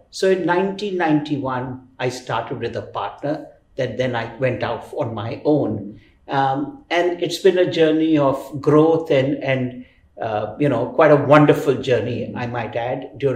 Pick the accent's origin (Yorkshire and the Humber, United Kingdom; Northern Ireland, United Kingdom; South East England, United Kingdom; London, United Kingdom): London, United Kingdom; born there; Fortunately, I was born in London, so I didn't have issues of a visa